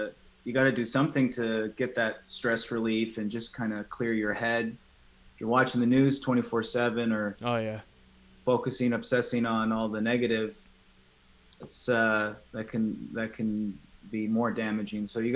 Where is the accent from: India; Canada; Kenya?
Canada; now in Los Angeles, United States; I'm in LA, actually. I am Canadian, but I spend a lot of my time in Los Angeles. We go back and forth.